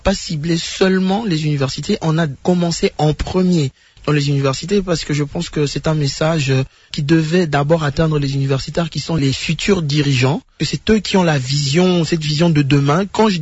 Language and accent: French; DR Congo; en tant que Congolais, nous sommes tous nés avec cet ADN de l'amour de notre pays